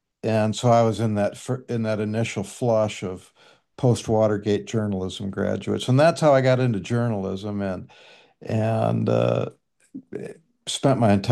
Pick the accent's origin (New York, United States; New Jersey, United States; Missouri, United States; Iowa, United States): Iowa, United States; Storm Lake; I grew up in Storm Lake, Iowa, northwest Iowa, a rural environment. It's about 3 hours from anywhere.